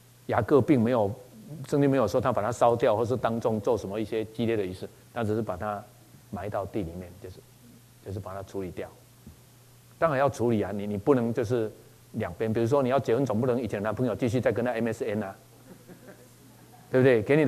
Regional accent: Taiwan; 那你看，我们台湾人拜拜的，对基督徒来讲，其实已经多元了啦。

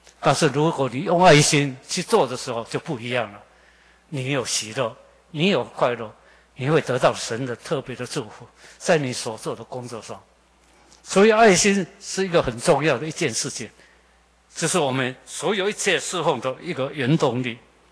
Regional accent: Taiwan; 这些宣教师就是因为爱我们台湾人，爱我们在台湾的灵魂

